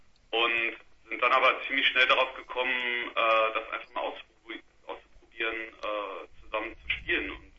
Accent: Berlin, Germany; Ja, ich bin tatsächlich sogar gebürtige Berliner und haben jetzt in Freiburg gearbeitet zu der Zeit.

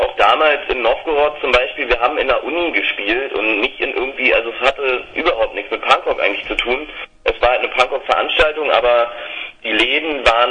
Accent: Berlin, Germany; Ja, selbst als Berliner, wo wir vorhin schon gesagt haben, Mensch, Berlin ist so groß und so weitläufig

